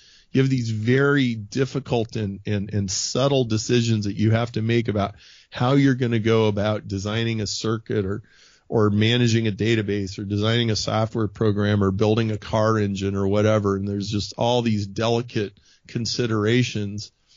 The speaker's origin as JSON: {"language": "English", "region": "Nebraska", "country": "United States", "tie": "born or raised there", "said": "So you got to appreciate where we grew up. We grew up in Nebraska and went to a very, very, very conservative church."}